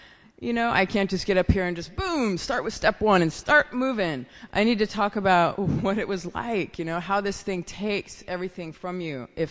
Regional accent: Oregon, United States; I'm from Oregon. If anyone here's from Oregon. And I moved from Oregon to Paris, and I went and lived there for 2 years

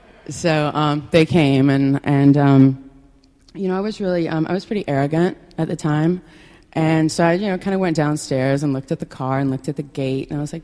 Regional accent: the South, United States; And, you know, I'm from the South, and, you know, we're like, you know, I was brought up in the church.

